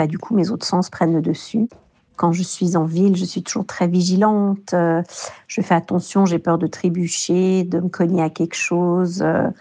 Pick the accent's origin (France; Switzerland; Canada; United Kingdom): Switzerland; Lausanne, Vaud; also born or lived in Geneva; Je suis née à Genève, j'ai grandi à Lausanne